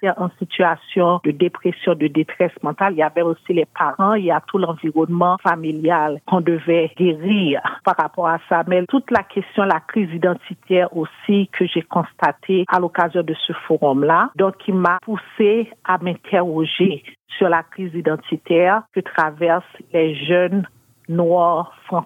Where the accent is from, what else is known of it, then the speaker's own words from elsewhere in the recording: Haiti; now in Canada; Moi, je viens d'Haïti